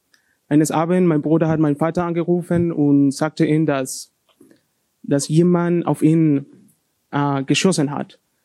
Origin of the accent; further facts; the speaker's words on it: Honduras; German is a second language; ist für diejenigen, die mich noch nicht kennen. Ich komme aus Honduras